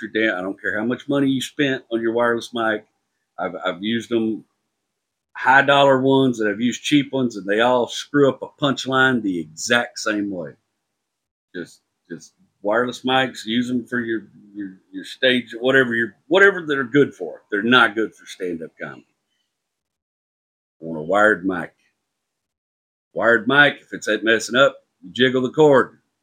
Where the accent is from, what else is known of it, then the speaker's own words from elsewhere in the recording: Houston, Texas, United States; Chronicle did a story on me, which really, really just blew my mind. It's a huge newspaper, but also it's my hometown.